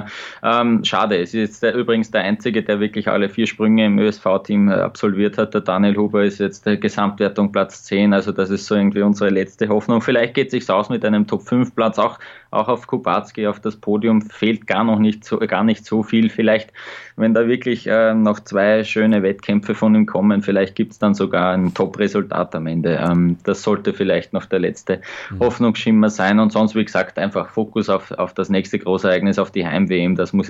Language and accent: German; Austria; Also als Österreicher kann man da nur neidisch drauf schauen